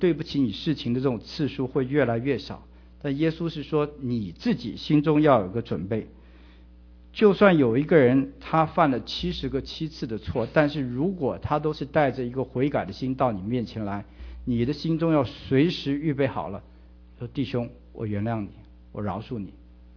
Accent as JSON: {"language": "Chinese", "country": "China", "said": "我们中国人说什么？事不过什么？我们就事不过三，"}